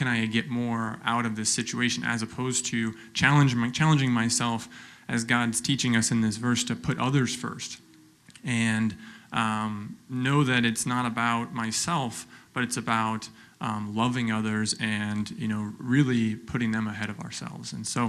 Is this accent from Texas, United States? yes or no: yes; Austin, Texas, United States; also born or lived in New York; Spent most of my life growing up in Austin, Texas. And much of my upbringing was very American.